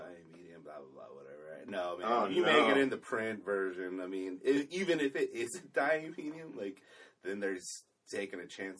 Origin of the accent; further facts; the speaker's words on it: California, United States; I'm from Southern California. That's fucking how people talk.